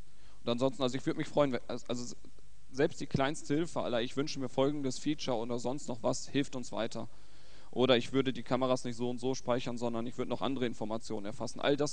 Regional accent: North Rhine-Westphalia, Germany; Ich komme aus NRW

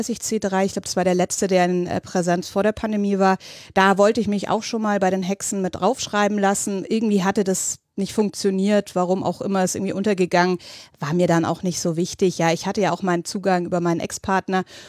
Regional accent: Munich, Bavaria, Germany; Genau, ich bin aus München.

